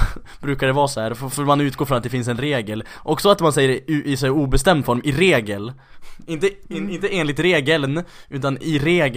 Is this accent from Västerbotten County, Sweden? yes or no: yes; Skellefteå, Västerbotten County, Sweden; Det fanns en man i Skellefteå där jag kommer ifrån